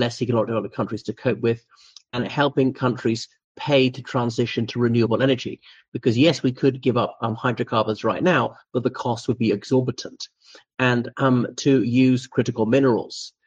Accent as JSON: {"language": "English", "country": "Ireland", "said": "from Ireland. Thanks for coming back to my channel."}